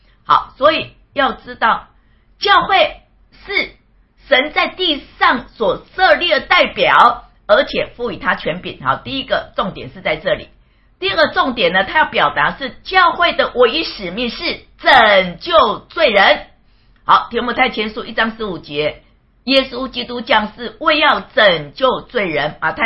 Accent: Kaohsiung, Taiwan; 他是高雄人，我也是高雄人。

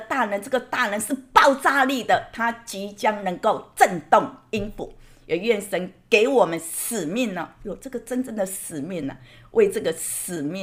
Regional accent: Kaohsiung, Taiwan; 我是在台湾出生的高雄哦，那呢，从小呢，我就跟着妈妈拜拜啊

